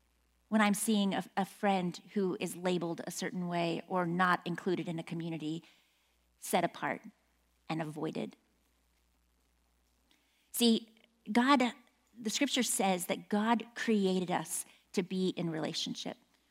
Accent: Midwest, United States; now in Phoenix, United States; Phoenicians don't know how to drive in the rain and I'm from the Midwest and I know better

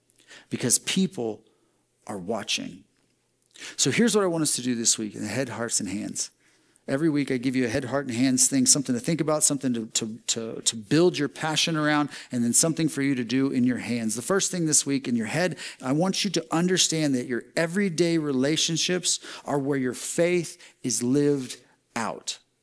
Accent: Texas, United States; I was here doing this as a Texan going, it's pretty cold in April in other parts of the country.

